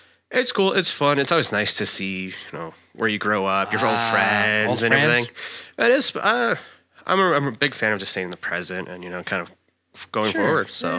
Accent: Mayville, Wisconsin, United States; also born or lived in West Bend, Wisconsin; So I was born in West Bend, Wisconsin, lived in Mayville there for about 7 years.

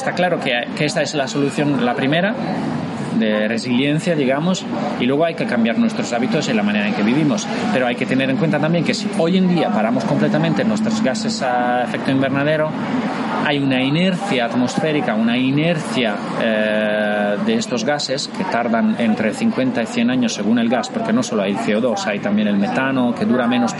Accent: Italy; Tú conoces Venecia, yo soy italiano y he estado en Venecia varias veces con el agua en la plaza.

